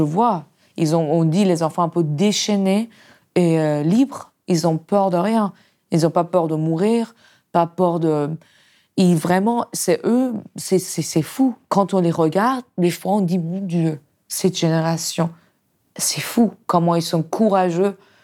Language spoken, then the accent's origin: French; Iran; French is a second language; now in France; Vraiment, je ne dis pas ça parce que je viens d'Iran seulement